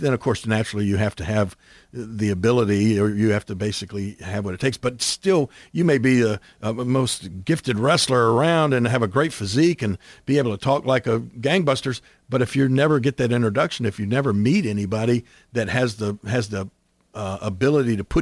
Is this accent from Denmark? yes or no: no; Memphis, Tennessee, United States; You know, we, like, of course, my hometown here in Memphis, Tennessee, wrestling was huge.